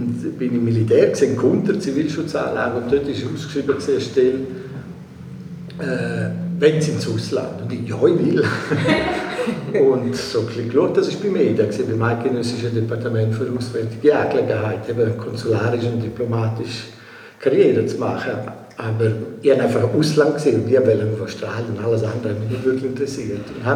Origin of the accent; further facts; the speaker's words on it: Alvaneu, Graubünden, Switzerland; Ich muss vielleicht anfangen, wo bin ich aufgewachsen? Bin ich mal in Alvaladel aufgewachsen, in Alvaneu.